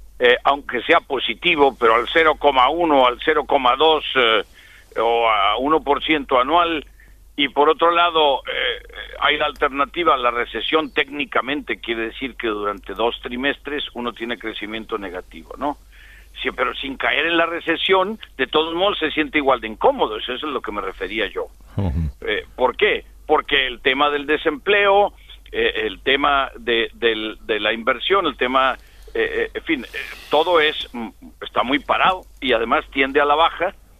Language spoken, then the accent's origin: Spanish; Mexico; Yo se lo digo porque yo soy mexicano, yo he pasado por esas experiencias.